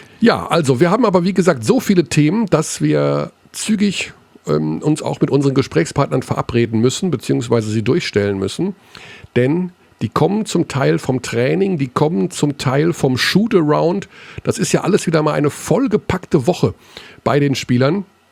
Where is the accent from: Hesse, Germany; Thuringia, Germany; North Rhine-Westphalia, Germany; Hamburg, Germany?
North Rhine-Westphalia, Germany; Hagen; born there; Wir sind beide in Hagen geboren.